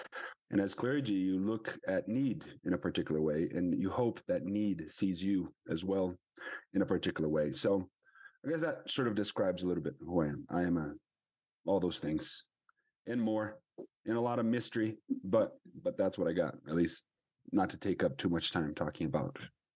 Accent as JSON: {"language": "English", "region": "São Paulo", "country": "Brazil", "tie": "born or raised there", "lives_now": "Santa Fe, United States", "said": "I was born in Brazil, São Paulo. That's where I'm from. So that sort of says a few things about who I am, where I grew up. I'm a Latin American human being living in Santa Fe, New Mexico."}